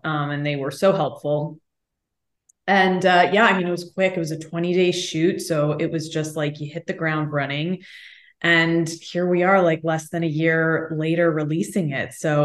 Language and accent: English; Austin, Texas, United States; I got to go home and shoot it in my hometown of Austin, Texas